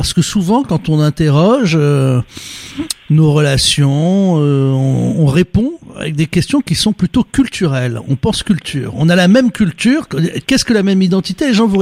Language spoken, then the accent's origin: French; Morocco; J'ai grandi au Maroc avec des petits Marocains, au lycée français, au lycée Lyautey.